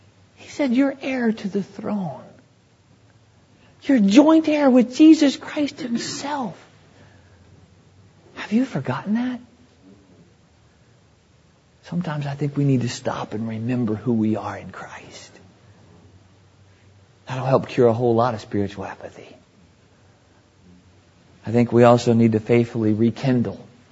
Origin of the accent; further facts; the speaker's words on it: the South, United States; Now, I'm from the South somewhat. Down South, we say this, stoke it up.